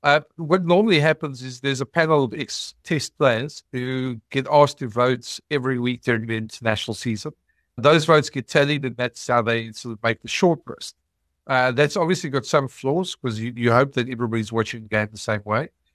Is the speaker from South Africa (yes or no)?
yes; South Africa; Well, as a South African